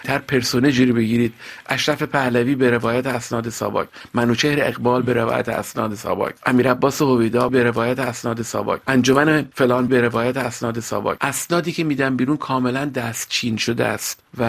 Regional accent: Tehran, Tehran Province, Iran; moved away as an adult; also born or lived in United States; من در تهران به دنیا آمدم، در یک خانواده نسبتاً مرفه بزرگ شدم. در تهران تحصیلاتم کردم، از همون سالهای نخست دانشگاه تحصیلات دانشگاهیم رو در امریکا آغاز کردم.

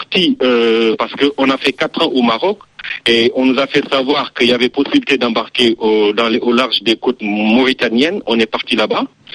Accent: Dara Djolof, Louga, Senegal; moved away; de mon village natal de Dara Djolof où je suis né

